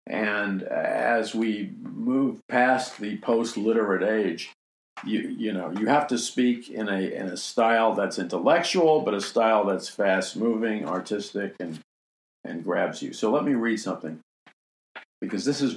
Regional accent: Queens, New York, United States; I grew up in Jackson Heights, Queens, and Trump grew up in Queens also, where you speak a tough guy language.

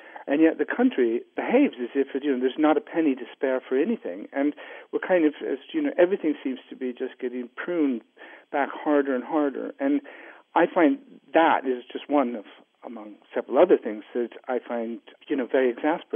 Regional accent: Iowa, United States; also born or lived in England, United Kingdom; I grew up in Iowa, so I'm an American. I come from the States. I married an English girl and then lived in England for a long time

